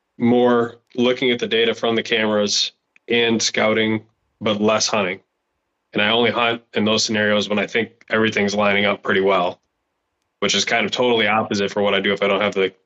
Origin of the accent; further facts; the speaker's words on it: Minnesota, United States; if I'm hunting my home state, which is Minnesota